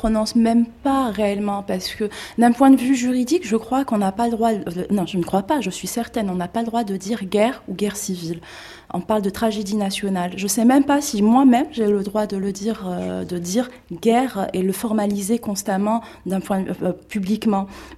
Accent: Algeria; j'ai fait un film, je suis algérienne, j'ai pas fait d'école de cinéma

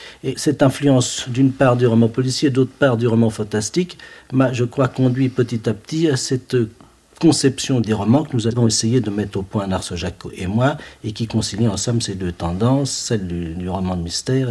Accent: Paris, Île-de-France, France; Enfin, je peux dire que toute ma vie s'est déroulée dans Paris. Je suis né rue de Dunkerque, vous savez, juste tout en bas de la butte.

